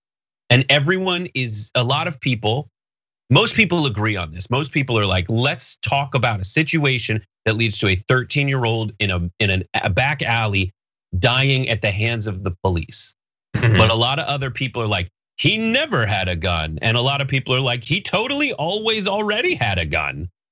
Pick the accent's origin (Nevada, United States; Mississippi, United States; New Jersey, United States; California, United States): California, United States; Like, I'm from the San Fernando Valley, and knowing a lot of people who are having bar mitzvahs